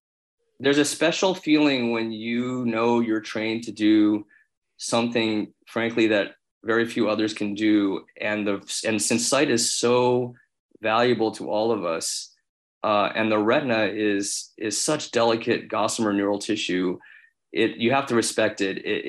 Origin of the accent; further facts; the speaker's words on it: Springfield, Illinois, United States; So I grew up in Springfield, Illinois